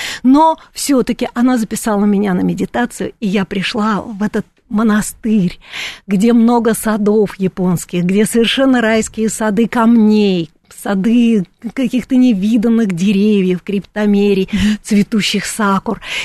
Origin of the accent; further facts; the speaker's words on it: Moscow, Russia; born there; Я люблю эту дождливую Москву, эту свою...